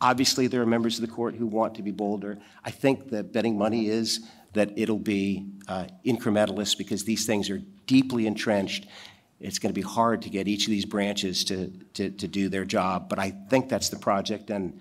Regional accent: Washington, District of Columbia, United States; I grew up in Washington, the Washington, D.C. area, with the son, went to public schools

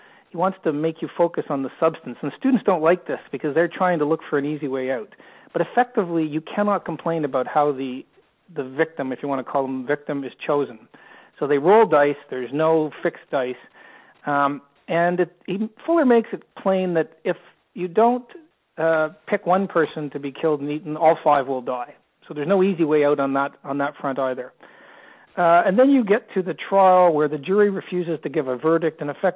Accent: Canada; now in Australia; If anyone's wondering why I sound like a Canadian down in Australia, I am a Canadian, but I've lived in Australia for quite a while.

